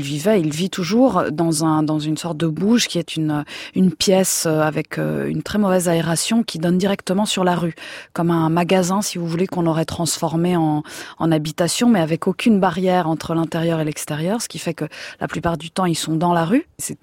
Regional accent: Italy; moved away; Moi, je suis d'origine italienne. J'ai grandi en Italie, je n'avais jamais vu ça.

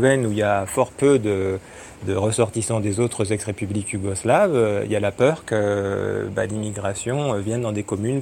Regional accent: France; parce que nous, on est français et on est l'archétype de l'État-nation en France

